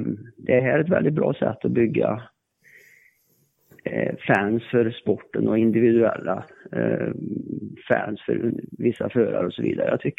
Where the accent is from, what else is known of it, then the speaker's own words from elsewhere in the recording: Värmland, Sweden; Jag kommer ju från Värmland och amerikanerna är ju som värmlänningar i grunden, tycker jag.